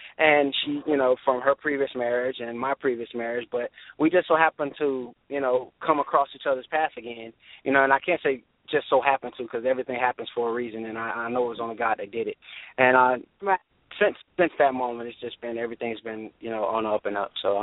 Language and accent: English; Fort Pierce, Florida, United States; now in Vero Beach, United States; Born and raised in Fort Pierce, Florida. And I live currently in Vero Beach. My whole family basically is from the city of Fort Pierce